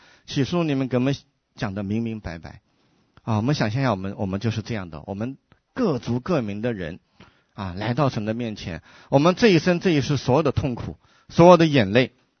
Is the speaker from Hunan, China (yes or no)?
yes; Yongzhou, Hunan, China; born there; moved away; 我离开我出生的地方那个湖南永州已经有好多好多年了啊，我最上一次去是在1992年啊，已经是整整的多少年了，快30年了